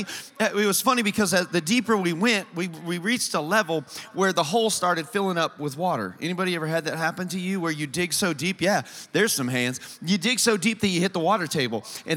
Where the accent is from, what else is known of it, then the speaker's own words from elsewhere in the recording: Indiana, United States; I was born and raised in Indiana, and so as a Midwest kid